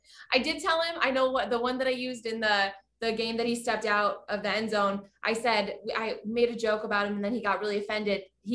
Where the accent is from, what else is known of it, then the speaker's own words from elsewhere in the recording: Grand Rapids, Michigan, United States; so I'm from Grand Rapids, Michigan, small town in the west side of Michigan.